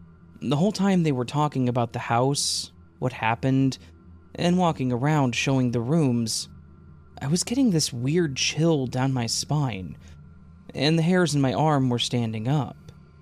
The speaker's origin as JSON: {"language": "English", "region": "the South", "country": "United States", "tie": "born there", "said": "I was born in the South, and while we do get some cold weather, we don't get the half rain, half snow that you guys are plagued with just before Halloween."}